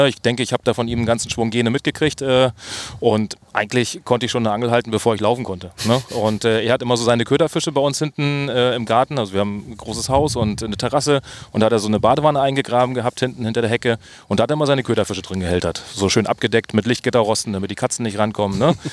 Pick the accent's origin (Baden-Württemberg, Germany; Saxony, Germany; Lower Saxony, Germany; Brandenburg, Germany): Brandenburg, Germany; Ich bin Brandenburger, genau.